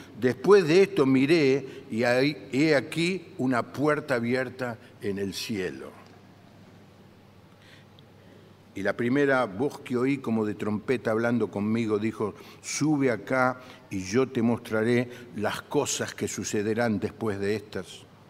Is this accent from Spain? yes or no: no; Argentina; Nosotros mismos, como argentinos, estamos frente a una elección